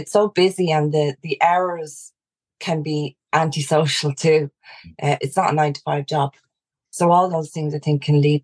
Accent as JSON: {"language": "English", "town": "Dublin", "region": "Leinster", "country": "Ireland", "tie": "born or raised there", "said": "so I grew up in Dublin in sort of a very working class, background family, five kids. My dad was a bread man."}